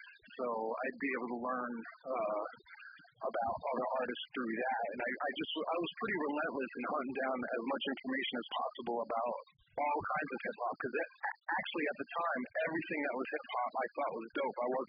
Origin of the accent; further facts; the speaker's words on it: Rhode Island, United States; And so I just I come from Rhode Island, you know, it's not a very it wasn't saturated in hip hop to any degree.